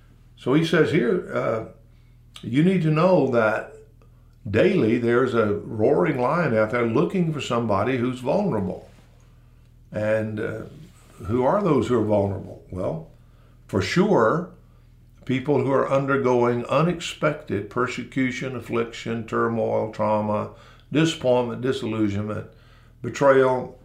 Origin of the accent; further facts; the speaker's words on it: the South, United States; So I'm not only victimized because I am a white male, and I am from the South, and I am a redneck, and I'm single, and I'm old